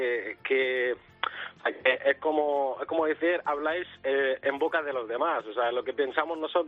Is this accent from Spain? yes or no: yes; Murcia, Region of Murcia, Spain; soy de Murcia.